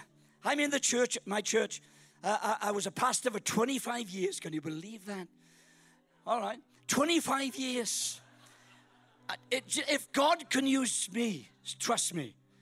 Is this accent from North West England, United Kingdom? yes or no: no; Wales, United Kingdom; accent: Welsh; and I'm from Wales. Got a Welsh accent, as you can tell.